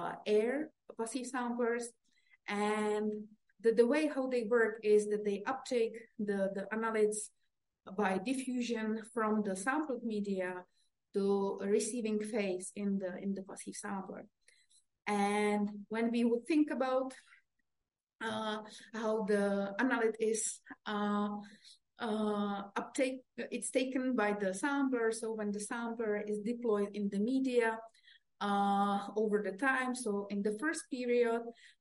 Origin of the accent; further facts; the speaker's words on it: Czechia; English is a second language; fish in six different rivers in my home country, Czech Republic.